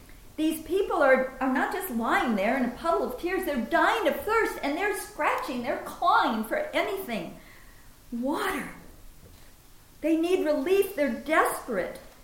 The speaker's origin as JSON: {"language": "English", "town": "Minneapolis", "region": "Minnesota", "country": "United States", "tie": "born or raised there", "said": "When I was a teenager, I grew up in Minneapolis, Minnesota, right in the center of the states, right below Canada."}